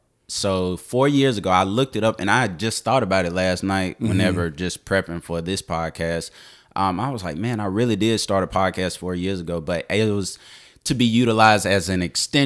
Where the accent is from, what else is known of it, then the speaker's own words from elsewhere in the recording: Meridian, Mississippi, United States; But born and raised in Meridian, Mississippi.